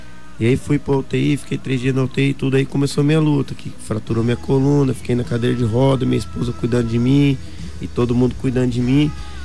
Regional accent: Dourados, Mato Grosso do Sul, Brazil; Eu sou daqui de Dourados. Tá. Daqui de Dourados.

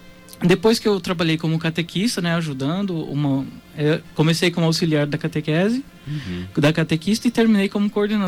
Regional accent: Ivinhema, Mato Grosso do Sul, Brazil; nasci e cresci ali em Ivinhema, né, até o dia que eu vim para o seminário aqui

